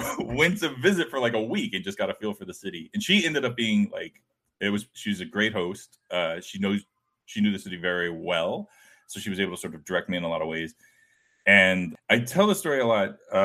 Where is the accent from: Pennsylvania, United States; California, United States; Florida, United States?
Florida, United States; St. Petersburg; So I grew up in Florida in a kind of sleepy beach town that is slightly...